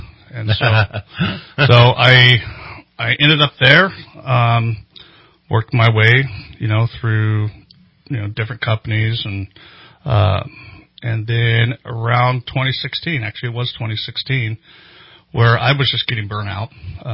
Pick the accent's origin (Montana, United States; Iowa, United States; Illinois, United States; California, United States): California, United States; Big Valley; I grew up in the North State, so I grew up 90 miles east of here in Big Valley.